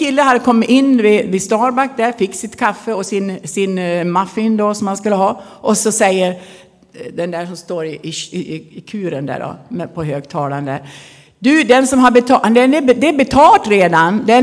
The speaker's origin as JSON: {"language": "Swedish", "town": "Avesta", "region": "Dalarna County", "country": "Sweden", "tie": "born or raised there", "also_born_or_lived": "Stockholm / Linköping / Africa", "said": "Jag är alltså från Avesta. Där är jag uppfödd. Men jag har bott lite överallt. Jag har bott i Stockholm jag många år. Och jag har bott i Linköping i några år. Och jag har bott i Afrika i 30 år."}